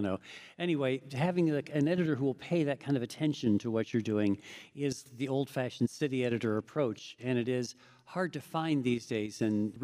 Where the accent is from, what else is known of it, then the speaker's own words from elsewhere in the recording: Rapid City, South Dakota, United States; my first byline in the Rapid City Journal in my hometown of Rapid City, South Dakota.